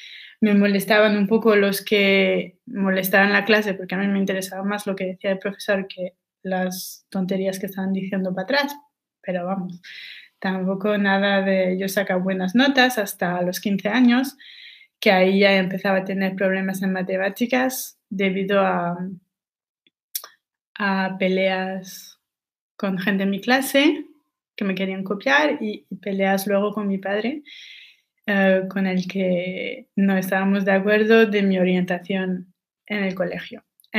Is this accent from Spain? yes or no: no; France; accent: French; Spanish is a second language; ahora estoy hablando sin hacer esfuerzos en español para que también se note mi acento francés, porque me parece muy importante la parte de mi personalidad francesa y no quiero que cuando hablo español no se vea.